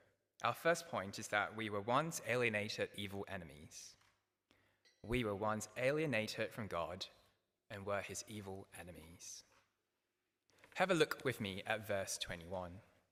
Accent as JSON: {"language": "English", "town": "Sydney", "region": "New South Wales", "country": "Australia", "also_born_or_lived": "Singapore / United States", "moved": "yes", "lives_now": "London, United Kingdom", "said": "So I'm not from London originally. I'm actually from Sydney, so I moved to London about 10 years ago. Go Sydney. So yeah, I've lived in Sydney before I was in London. I've also lived in Singapore and a few stints in the US. So my accent might go all over the shop tonight."}